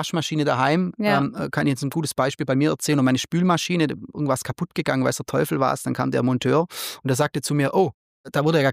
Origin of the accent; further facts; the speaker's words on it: Southern Germany, Germany; Und ich komme ja aus Süddeutschland.